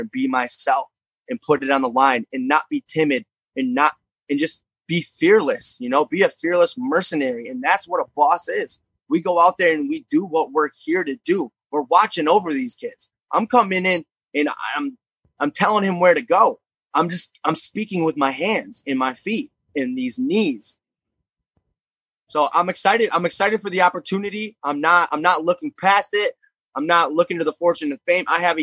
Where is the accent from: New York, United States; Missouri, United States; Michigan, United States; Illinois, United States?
Michigan, United States; Hastings; my supporters in my hometown of Hastings, Michigan.